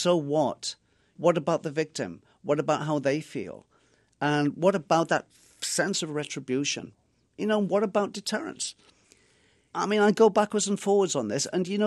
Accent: England, United Kingdom; I'm from England.

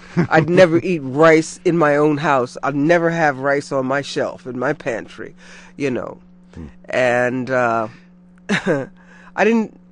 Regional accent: South Carolina, United States; I'm from Carolina, and growing up there in the Low Country, we were known as rice eaters, and it was derogatory when we moved to the north.

